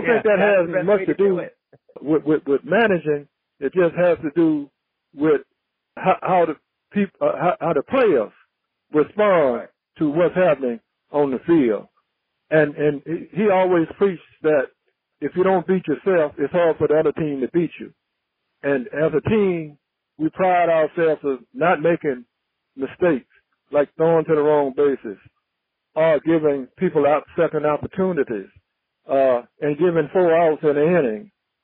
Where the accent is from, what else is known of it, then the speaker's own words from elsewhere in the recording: New York, United States; I'm so proud of my career as a New Yorker and a New York Met, and I'm hopeful that we can continue to work as a team in helping my hometown